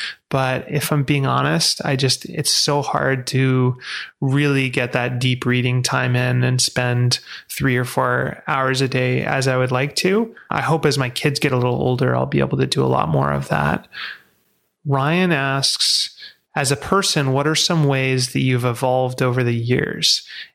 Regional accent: Vancouver, British Columbia, Canada; I grew up in Vancouver, and I went to school with a lot of really rich kids

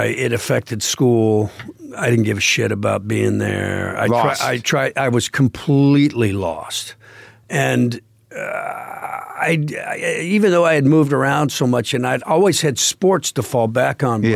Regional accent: Georgia, United States; I growing up in Georgia in the woods

